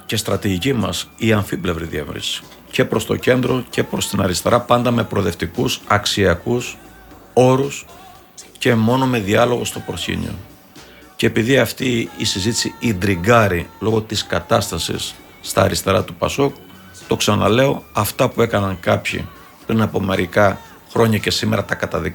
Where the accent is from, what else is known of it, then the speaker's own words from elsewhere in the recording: Crete, Greece; Και επειδή εγώ έχω καταγωγή από το Λασέθε, παίρνω 40.